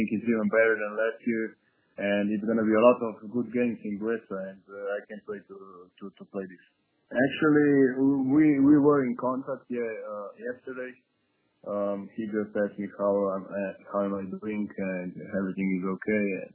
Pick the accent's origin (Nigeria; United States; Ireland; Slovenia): Slovenia; Bled; English is a second language; I was at my hometown in Bled